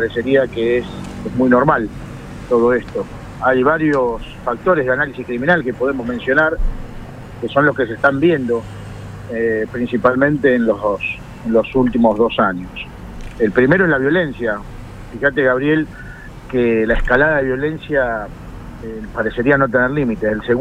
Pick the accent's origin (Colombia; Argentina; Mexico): Argentina; Rosario, Santa Fe; principalmente como rosarino estoy muy preocupado